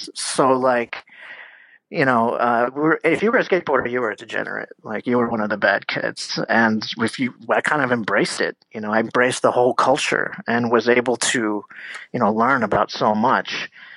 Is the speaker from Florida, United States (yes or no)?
no; Easton, Pennsylvania, United States; I grew up in Easton, Pennsylvania.